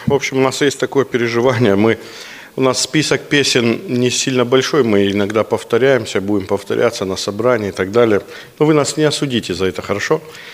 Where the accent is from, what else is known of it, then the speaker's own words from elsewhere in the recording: Vladikavkaz, North Ossetia–Alania, Russia; я из Владикавказа.